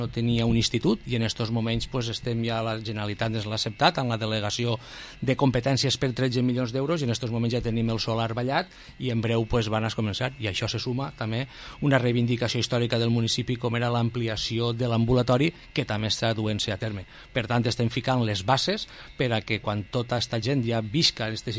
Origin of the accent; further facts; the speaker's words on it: Moncofa, Valencian Community, Spain; Jo he nascut a Moncofa, sóc de Moncofa i estic molt orgullós del meu poble